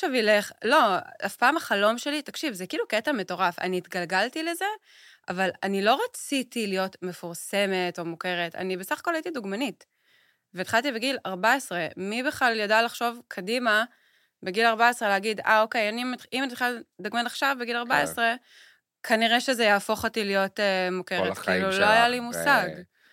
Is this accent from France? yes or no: no; United States; now in Israel; יש לי גם וגם, אני אמריקאית. אנשים לא יודעים את זה, אמא שלי אמריקאית.